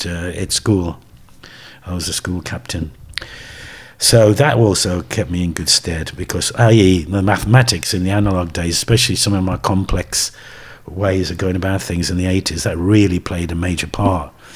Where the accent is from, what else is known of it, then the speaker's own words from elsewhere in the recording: West Midlands, United Kingdom; growing up in the Black Country, I was so full of imagery. One, it's got a strange sense of humour, the Black Country.